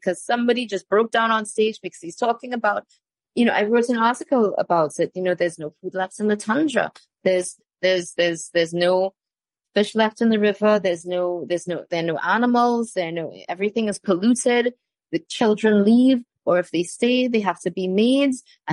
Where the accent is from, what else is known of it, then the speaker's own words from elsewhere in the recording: Jamaica; accent: Jamaican; Now, when my Jamaican accent slightly comes out a little bit, you understand I'm being serious, and it's a terrible one too.